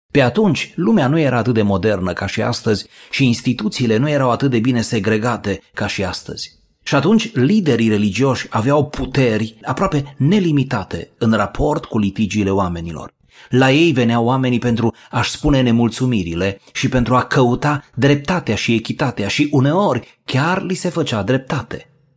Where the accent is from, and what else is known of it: Romania